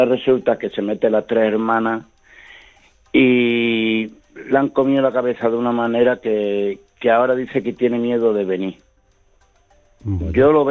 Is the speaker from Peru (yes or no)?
no; Badajoz, Extremadura, Spain; now in Valencia, Spain; Yo soy de Badajoz.